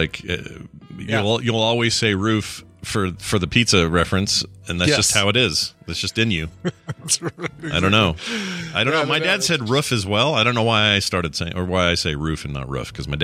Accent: Canada; since I'm Canadian.

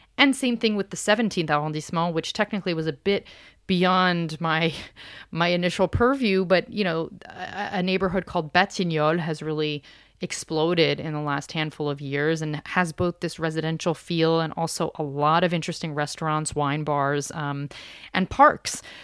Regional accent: Pennsylvania, United States; I didn't grow up living in a super urban environment. I grew up outside of Philadelphia. So definitely a little bit more residential than, you know, metropolis.

